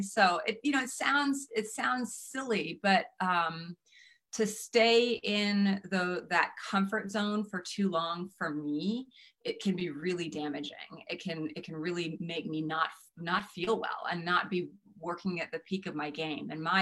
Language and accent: English; the South, United States; I grew up in the South. I love my sugar